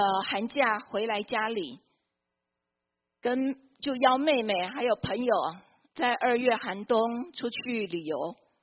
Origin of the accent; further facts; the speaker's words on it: Taiwan; 他写了这本书，也到处到各地去宣教，甚至也到了我的故乡台湾去宣教。